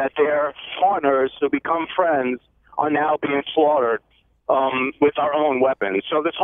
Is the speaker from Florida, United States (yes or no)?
no; New York, United States; I'm originally from New York